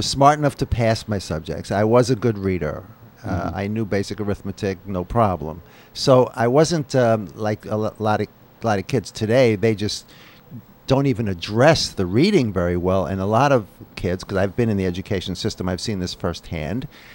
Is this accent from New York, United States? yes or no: yes; Bronx, New York, United States; I was born and raised in the Bronx.